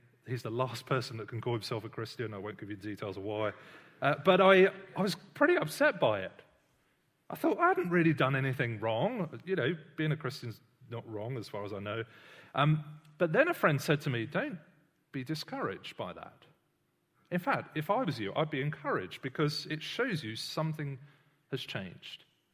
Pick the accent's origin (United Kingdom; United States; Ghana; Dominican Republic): United Kingdom; I'm British, but I don't really think much about being British every day.